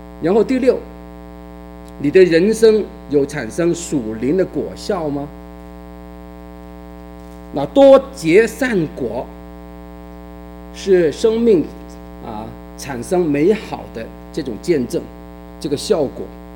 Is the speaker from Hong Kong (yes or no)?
yes; Hong Kong; 我们香港人看不起中国来的人，中国人呢，对我们香港人呢，可能也看不起。